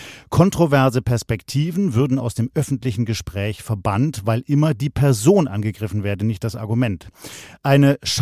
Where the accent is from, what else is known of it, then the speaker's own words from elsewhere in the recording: Baden-Württemberg, Germany; born there; ich bin gebürtiger Schwabe, aber meine Mutter kommt aus Hessen.